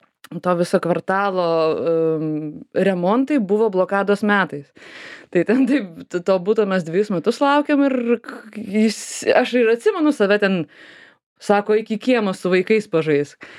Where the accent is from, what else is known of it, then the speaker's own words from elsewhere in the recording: Vilnius, Vilnius County, Lithuania; mano sąmoningi Vilniaus metai jau ten prieš mokyklą ir mokykla buvo Stiklių gatvėj